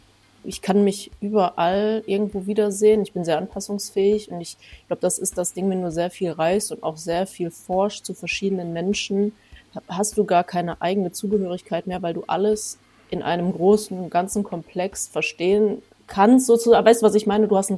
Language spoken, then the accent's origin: German; Essen, North Rhine-Westphalia, Germany; Ich komme aus Essen. Aus Essen. Ich bin an der Zeche Zollverein geboren. 100, 200 Meter weg von der Zeche Zollverein.